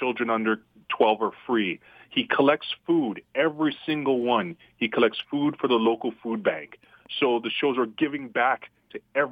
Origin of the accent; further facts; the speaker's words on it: Mississauga, Ontario, Canada; and like I said, I'm from Mississauga, and I can't stand going to Toronto.